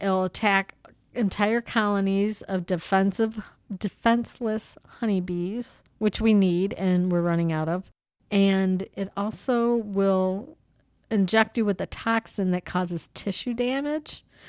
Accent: Detroit, Michigan, United States; Born and raised in South Detroit. Even though there is no South Detroit.

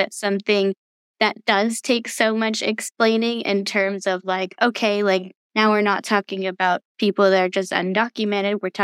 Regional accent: California, United States; I grew up in California.

